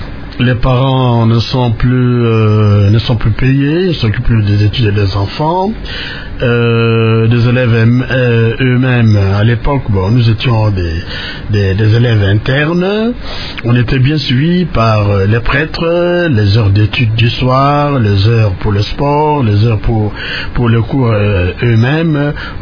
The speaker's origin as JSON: {"language": "French", "town": "Mbeni", "region": "Kwilu", "country": "DR Congo", "tie": "born or raised there", "said": "Oui, j'ai grandi en Mbeni, c'est là où j'ai passé mon enfance. Je suis un parfait villageois."}